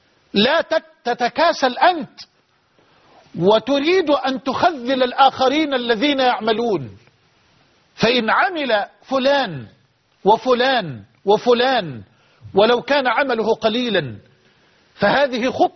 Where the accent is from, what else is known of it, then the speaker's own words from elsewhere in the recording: Egypt; بلدنا مصر